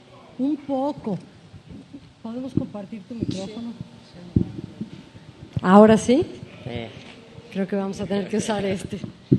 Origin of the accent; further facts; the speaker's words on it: Mexico City, Mexico; Soy del DF, por cierto, de México.